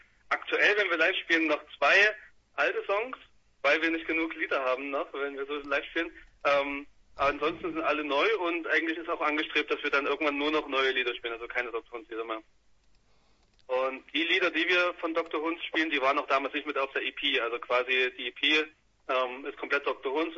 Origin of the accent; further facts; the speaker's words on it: Chemnitz, Saxony, Germany; now in Dresden, Germany; Wir kommen eigentlich ursprünglich aus Chemnitz und schreiben jetzt immer Chemnitz und Dresden, weil ich seit 2-3 Jahren in Dresden wohne. Aber so unser Mittelpunkt ist in Chemnitz.